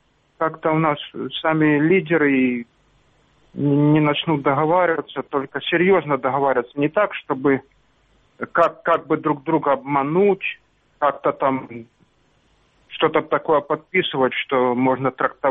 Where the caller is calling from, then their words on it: Sloviansk, Donetsk Oblast, Ukraine; Ваш постоянный слушатель Славянска.